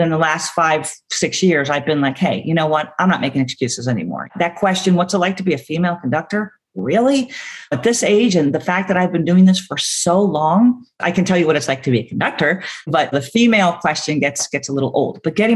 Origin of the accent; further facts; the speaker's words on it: New York, United States; because, you know, growing up in New York, my parents were so great.